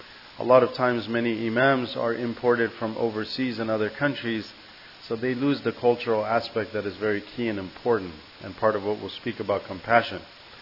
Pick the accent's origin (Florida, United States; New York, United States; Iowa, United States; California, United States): California, United States; Santa Barbara; As John mentioned, I grew up here in Santa Barbara pretty much all my life. My family immigrated here from Afghanistan during the Russian-Soviet invasion of Afghanistan.